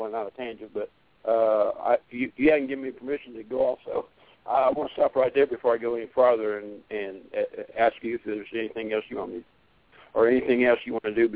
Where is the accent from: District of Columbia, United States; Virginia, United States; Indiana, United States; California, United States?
Indiana, United States; I'm originally from Indiana, and my wife is from here.